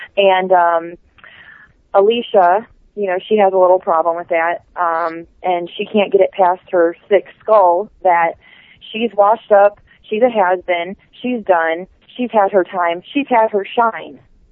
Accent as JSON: {"language": "English", "region": "Ohio", "country": "United States", "said": "just because we're from Ohio, just because we're from the Midwest."}